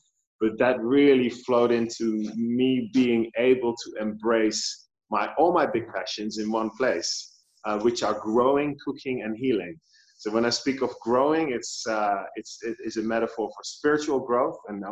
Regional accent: Netherlands; now in Indonesia; growing up in the Netherlands was very difficult

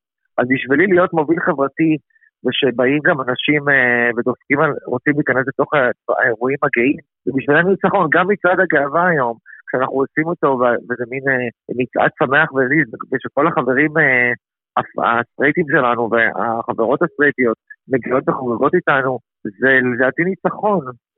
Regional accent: Tel Aviv, Tel Aviv District, Israel; בתור יליד תל אביב, נולדתי בחוב שנקינט בתל אביב

